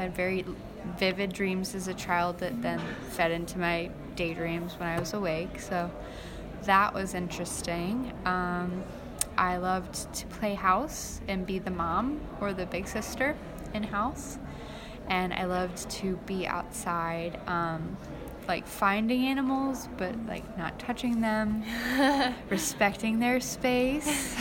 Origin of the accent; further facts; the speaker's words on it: Missouri, United States; I grew up in the St. Louis County area.